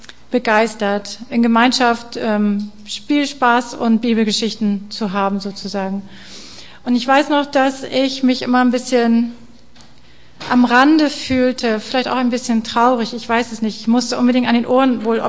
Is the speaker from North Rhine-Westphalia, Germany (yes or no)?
no; Lower Saxony, Germany; Wir sind aufgewachsen im Süden von Hamburg, im Landkreis Harburg.